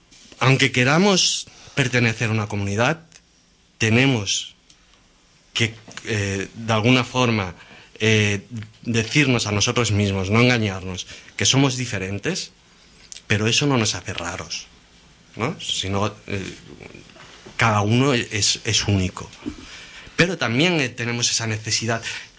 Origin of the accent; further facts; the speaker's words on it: Catalonia, Spain; yo pertenezco, a ver, de padres gallegos, pero soy catalán